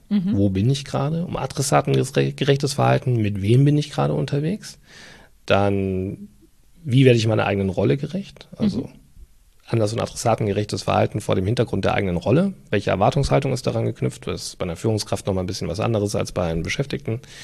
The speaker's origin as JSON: {"language": "German", "town": "Regensburg", "region": "Bavaria", "country": "Germany", "tie": "born or raised there", "said": "Ja, ich komme ja gebürtig aus Regensburg"}